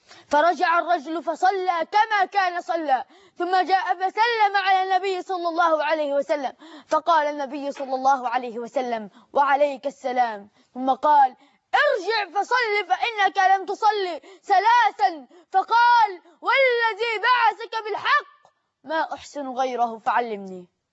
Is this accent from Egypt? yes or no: yes; Egypt; اللهم اجعل بلدنا مصر أمنا أمانا، سخاء الرخاء